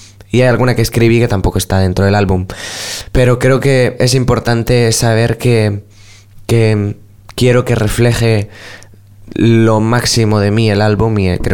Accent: Spain; Al final soy español y creo que interpreto mejor las canciones cuando las canto en español.

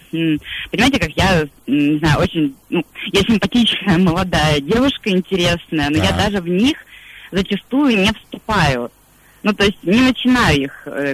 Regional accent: Moscow, Russia; я из Москвы.

